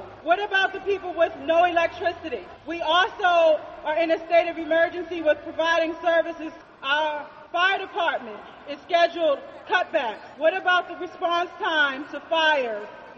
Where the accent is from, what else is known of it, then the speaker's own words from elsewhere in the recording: Baltimore, Maryland, United States; I'm coming from Baltimore, Maryland